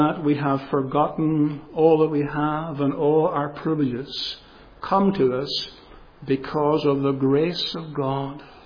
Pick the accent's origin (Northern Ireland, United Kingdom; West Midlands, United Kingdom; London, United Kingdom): Northern Ireland, United Kingdom; Ourselves as Northern Irish Protestants. I often hear and see a certain pride. We are not those other people.